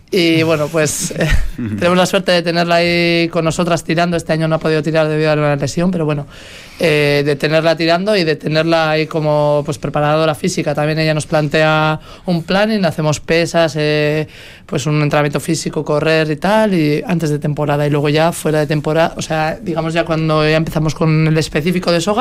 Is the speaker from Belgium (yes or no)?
no; Vitoria, Basque Country, Spain; Yo siempre digo, somos de Vitoria, entonces en Vitoria siempre hay más modalidades deportivas y más.